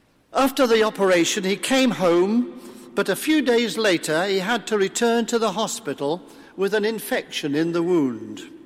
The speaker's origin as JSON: {"language": "English", "town": "Coventry", "region": "West Midlands", "country": "United Kingdom", "tie": "born there", "said": "I was born in Coventry while the Nazi bombs were raining down on the city."}